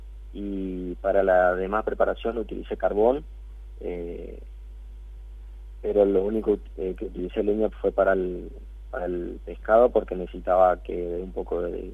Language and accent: Spanish; General Mansilla, Formosa, Argentina; also born or lived in Clorinda; now in Corrientes, Argentina; hoy estoy viviendo en la ciudad de Corrientes, pero soy nacido en Clorinda y malcriado en General Mansilla.